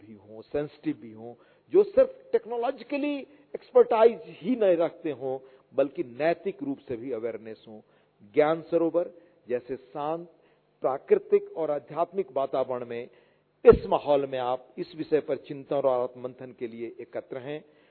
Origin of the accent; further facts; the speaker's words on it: India; मैं एक ऐसे गांव से आता हूं, आप में से जिन लोगों ने जयप्रकाश नारायण का नाम सुना होगा मैं उनके गांव से हूं।